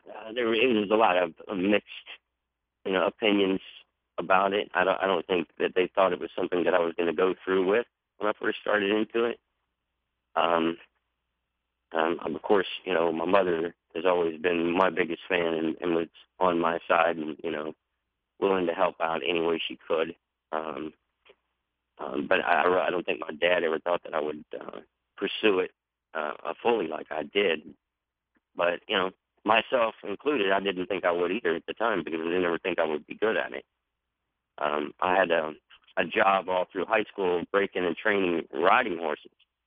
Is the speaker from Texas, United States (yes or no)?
yes; Texas, United States; Well, I mean, I grew up in Texas, so it didn't take me long to take to the saddle.